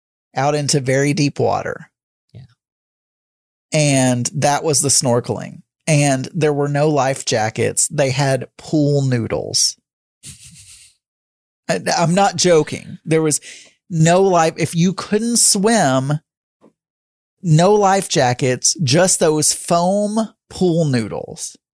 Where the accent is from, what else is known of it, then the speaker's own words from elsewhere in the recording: Arkansas, United States; I'm a very good swimmer and I'm from Arkansas.